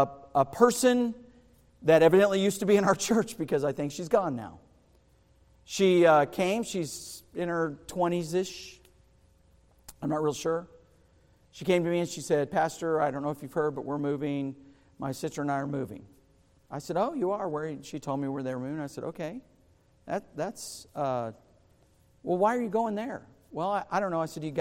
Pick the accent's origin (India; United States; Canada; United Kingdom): United States; the South; I grew up in church. My dad was a good preacher. I heard it. Hot and heavy. I grew up in the South.